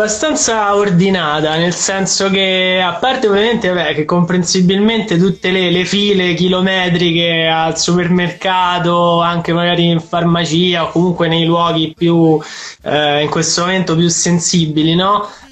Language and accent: Italian; Rome, Lazio, Italy; born there; Io sono nato a San Paolo, tra l'altro, quindi comunque...